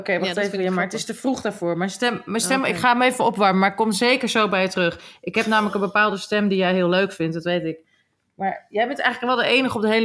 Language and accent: Dutch; Groningen, Netherlands; want ik ben opgegroeid in Groningen. Het is zo raar... Het is zo'n raar accent.